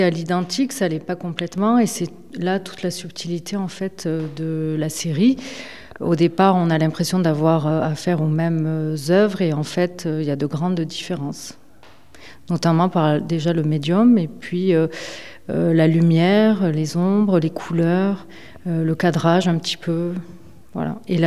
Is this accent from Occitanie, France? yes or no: yes; Florac, Occitanie, France; Donc je suis originaire de Florac en Lozère où j'ai grandi. Ensuite j'ai étudié à Mende jusqu'au bac et je suis partie du département définitivement pour y revenir pendant les vacances scolaires principalement.